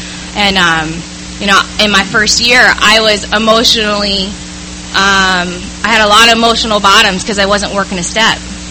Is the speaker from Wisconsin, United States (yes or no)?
no; San Diego, California, United States; I grew up here in San Diego.